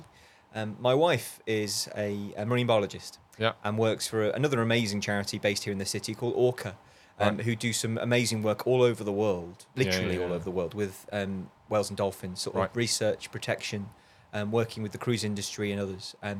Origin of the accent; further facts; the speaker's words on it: Liverpool, North West England, United Kingdom; now in Portsmouth, United Kingdom; Actually, not that you'd be able to tell, but I'm actually a Scouser.